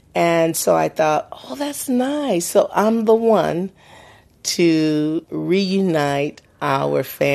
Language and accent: English; Los Angeles, California, United States; I'm from Los Angeles, California.